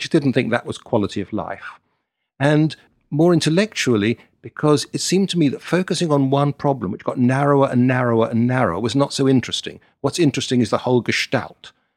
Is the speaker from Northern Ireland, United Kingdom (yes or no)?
no; London, United Kingdom; I grew up in London.